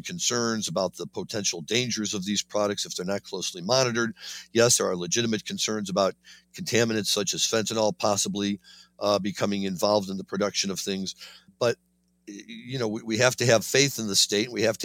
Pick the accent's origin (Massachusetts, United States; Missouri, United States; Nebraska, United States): Missouri, United States; a story that's coming out of my home state, Missouri